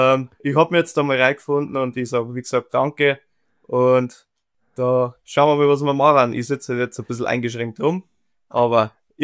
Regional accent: Bavaria, Germany; accent: Bavarian; 33 Jahre alt. Und wie man hört, ich bin aus Bayern. Leider geht's mir mit dem Hochdeutsch ein bisschen schlecht momentan, weil ich nur Bayerisch oder Englisch rede.

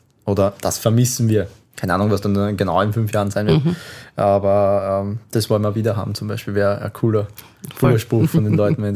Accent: Burgenland, Austria; die ersten Erinnerungen in meiner Kindheit waren am See, schwimmen, Fußball spielen im Strandbad, auf der Wiese, Tretboot fahren am Neusiedler See

